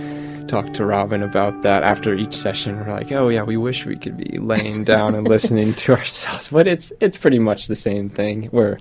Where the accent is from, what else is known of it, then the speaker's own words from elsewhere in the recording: Indianapolis, Indiana, United States; Yeah, I'm from Broad Ripple. Okay. Grew up there, been there for most of my life, and yeah, love it in Indy.